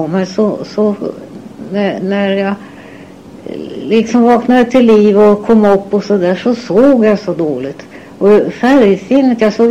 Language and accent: Swedish; Normlösa, Östergötland, Sweden; born there; Jag är född den 17 mars 1915 och jag är född i en socken som heter Normlös. Han är i Östergötland, ungefär en mil från Skänninge.